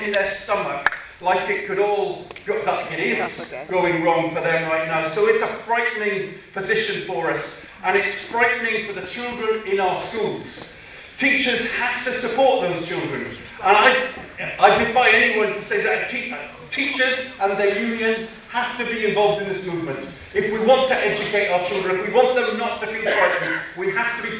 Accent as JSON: {"language": "English", "region": "Wales", "country": "United Kingdom", "said": "I'm from South Wales."}